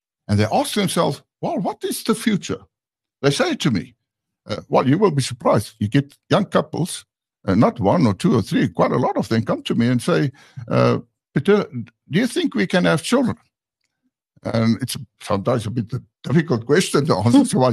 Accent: Zalfontein, South Africa; because my hometown is Zalfontein. My head office is in Pretoria, so I must have a vehicle to travel.

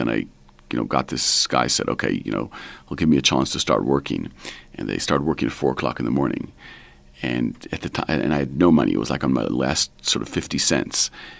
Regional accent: Israel; moved away as an adult; also born or lived in New York, United States; now in South Africa; So my parents moved here when I was probably 19. So I grew up in Israel, and my parents moved here when I was 19.

